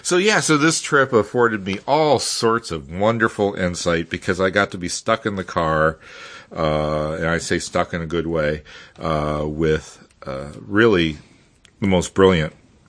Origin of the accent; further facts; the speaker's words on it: New Orleans, Louisiana, United States; I was enjoying a vacation in my hometown of New Orleans, visiting family